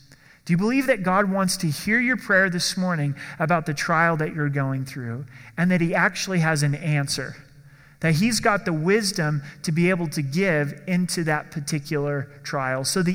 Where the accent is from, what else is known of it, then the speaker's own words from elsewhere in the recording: Oregon, United States; I grew up in Oregon, and the Oregon coast, there's some intense storms that come upon the Pacific in that area.